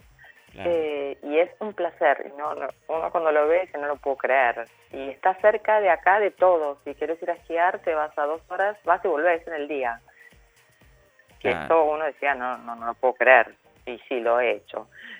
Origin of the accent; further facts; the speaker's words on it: Argentina; Soy de Argentina, la verdad que sí.